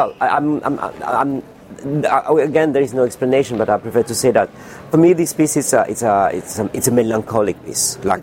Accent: Madagascar; moved away; also born or lived in Paris, France; So, I was born in Madagascar, raised in Madagascar. I had a very normal education and coming from a very normal family. Then I moved to Paris because I study architecture

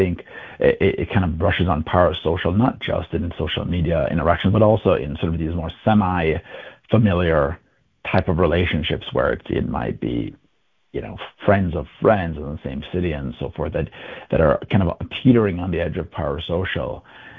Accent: Jamaica; I grew up in Jamaica

